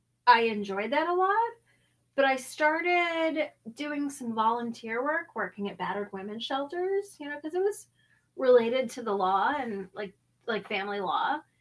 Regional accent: St. Louis, Missouri, United States; Like, growing up in St. Louis, like, that area.

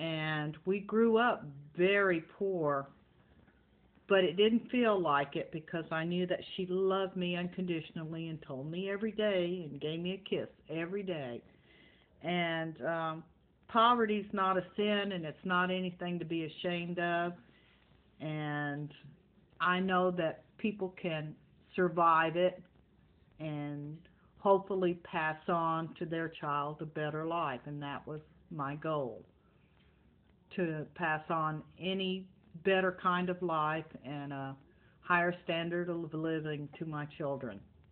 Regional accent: Gonzales, Texas, United States; born there; to talk about my childhood, I was born in Gonzales, Texas

